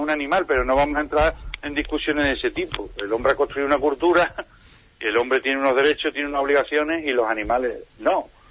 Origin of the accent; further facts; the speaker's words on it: Andalusia, Spain; Yo soy, como usted ha dicho, yo soy un onubense, yo soy de la Sierra de Aracena